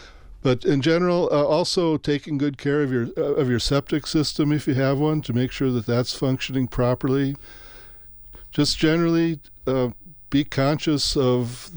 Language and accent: English; Two Rivers, Wisconsin, United States; I grew up in Two Rivers, which is on the shore of Lake Michigan, south of Green Bay, about an hour north of Milwaukee.